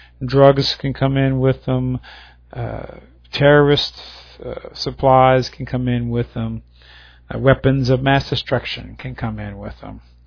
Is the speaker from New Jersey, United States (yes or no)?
no; Louisiana, United States; I'm in the United States now. I'm in my home state, Louisiana.